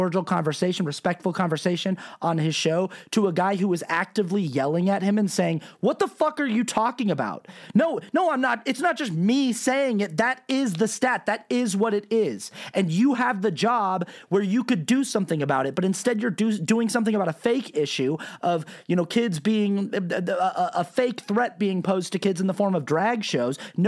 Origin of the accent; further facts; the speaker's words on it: Utah, United States; because I grew up in Utah